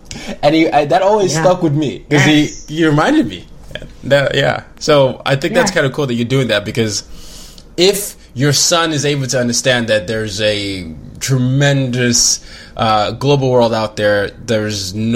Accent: Nigeria; also born or lived in various; I'm Nigerian, but I lived in this and this. But now I just say, you know, I'm a third culture kid. I'm a TCK.

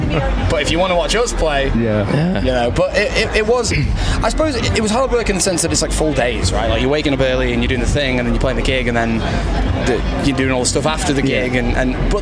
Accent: Wales, United Kingdom; Yo, I'm from Wales, mate.

